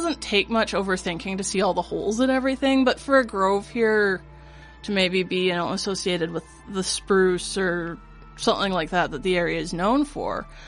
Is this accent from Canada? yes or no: yes; Langley, British Columbia, Canada; born there; I was born in Langley because my dad was a student at Trinity Western College at the time.